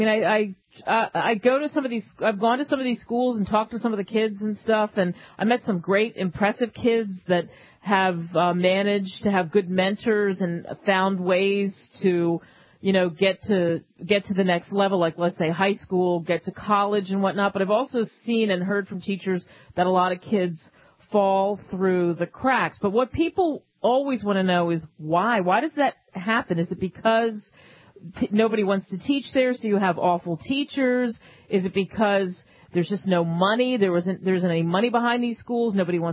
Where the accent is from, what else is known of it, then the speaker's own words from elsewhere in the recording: Pennsylvania, United States; When I was a kid, I grew up outside of Philly, and that's what we did.